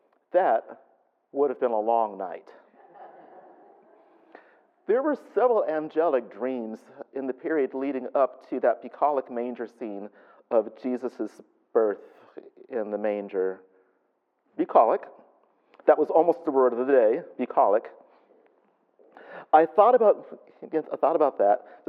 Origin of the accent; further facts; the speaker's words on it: southern Germany, Germany; now in United States; I was born and raised in Germany, southern Germany. Snow every winter.